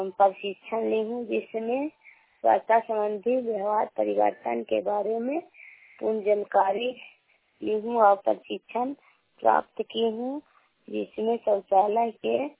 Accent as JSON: {"language": "Hindi", "town": "Sherpur", "region": "Bihar", "country": "India", "said": "मैं शेरपुर गाँव की रहने वाली हूँ। देवसा पंचायत हरबनौर प्रखंड और नालंदा जिला के रहने वाली हूँ।"}